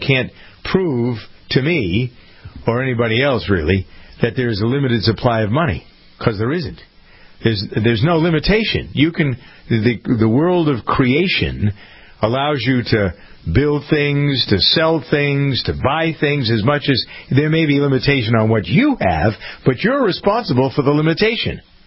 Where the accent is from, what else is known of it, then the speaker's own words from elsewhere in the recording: Framingham, Massachusetts, United States; we find it here in Framingham, my hometown